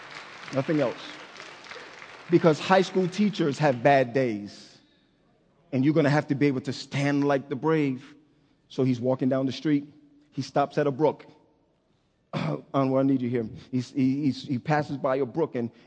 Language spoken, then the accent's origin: English; the South, United States; I'm from the South. I don't want nobody to know I'm from the South.